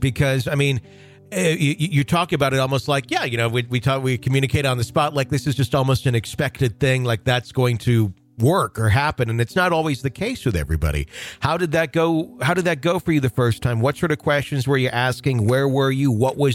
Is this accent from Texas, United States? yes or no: no; Wisconsin, United States; Because I grew up in the Fox Valley, and the only cemetery I'm somewhat familiar with in Appleton is that one.